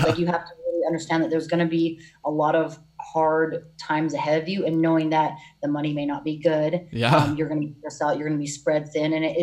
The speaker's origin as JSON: {"language": "English", "town": "La Jolla", "region": "California", "country": "United States", "tie": "born there", "also_born_or_lived": "Seattle, United States", "said": "So I was born in Southern California, La Jolla. My sisters and I were all born there."}